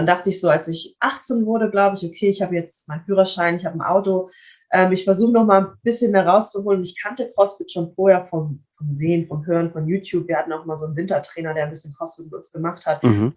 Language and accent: German; Kiel, Schleswig-Holstein, Germany; Ich bin auch in Kiel geboren. Also ich lebe auch noch bei meinen Eltern. Das heißt, ich bin wirklich mein ganzes Leben schon hier